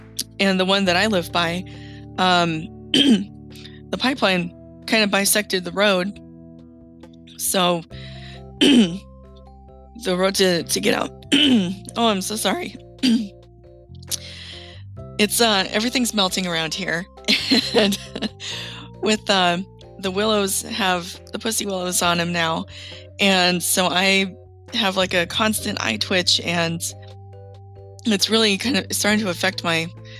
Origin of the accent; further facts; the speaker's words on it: North Pole, Alaska, United States; And around Fairbanks, and I grew up in North Pole, we had a lot of sites like